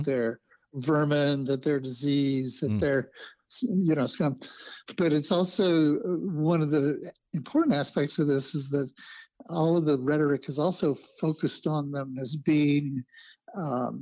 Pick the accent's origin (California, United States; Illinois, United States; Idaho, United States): Idaho, United States; I grew up in Southern Idaho, right?